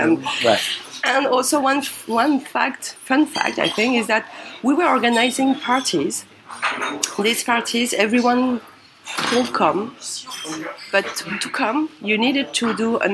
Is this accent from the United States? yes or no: no; Paris, Île-de-France, France; English is a second language; I was raised and I was born and raised in Paris.